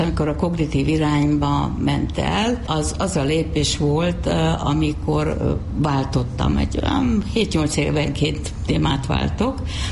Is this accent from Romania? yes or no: no; Pét, Veszprém County, Hungary; így vagyok várpalotai. Szóval ott a Péti nitrogén művek, ahol a szüleim dolgoztak, tehát mindig szoktam mondani, egy műtrágyagyár mellett nőttem fel